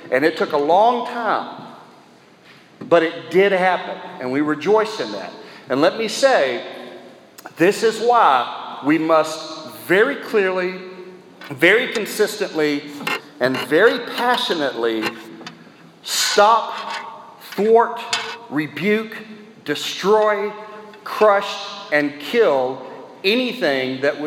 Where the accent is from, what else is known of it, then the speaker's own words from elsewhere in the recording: the South, United States; born there; and I was born in the South and loved the South